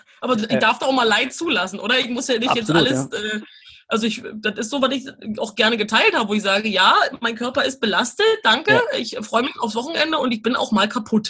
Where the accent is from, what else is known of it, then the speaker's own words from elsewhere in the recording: Brandenburg, Germany; Also ich bin aus Brandenburg, muss man sagen, und da ist nicht viel los, außer dass wir Wölfe haben